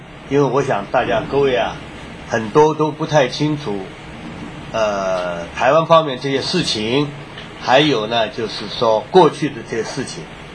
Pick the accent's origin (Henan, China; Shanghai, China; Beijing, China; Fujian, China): Shanghai, China; moved away; also born or lived in Taiwan; 那我本人呢是上海人，我也是从这个49年，因为我父亲是国民党，我们待不下去，我们就离开上海，离开上海我们就到了台湾